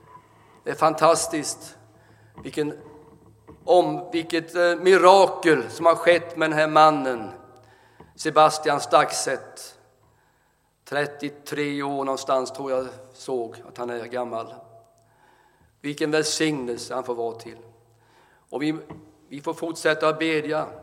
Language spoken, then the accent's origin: Swedish; Ullared, Halland County, Sweden; born there; att de fick stanna i Ullared och gå in på distriktsläkarmottagningen där, och där föddes jag.